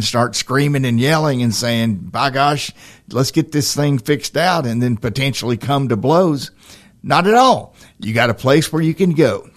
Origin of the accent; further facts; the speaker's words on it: Tennessee, United States; my mother said she was going to send me to reform school if I didn't behave when I was growing up in Tennessee.